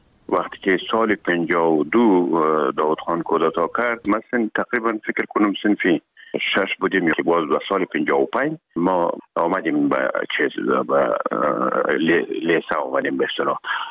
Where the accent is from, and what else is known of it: Herat, Afghanistan